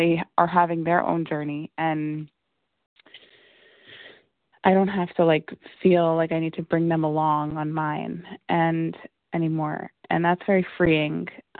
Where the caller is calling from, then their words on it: New Jersey, United States; I'm calling in from New Jersey this morning.